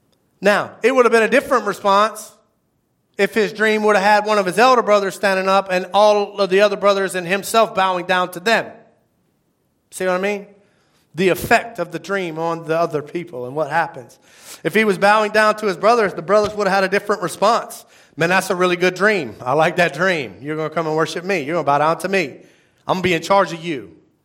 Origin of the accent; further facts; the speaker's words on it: Apopka, Florida, United States; His name's Chad. I grew up with him in Apopka.